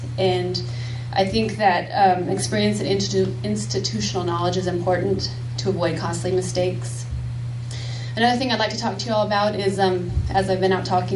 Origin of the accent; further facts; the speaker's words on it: Alamogordo, New Mexico, United States; I was born and raised here in Alamogordo, New Mexico.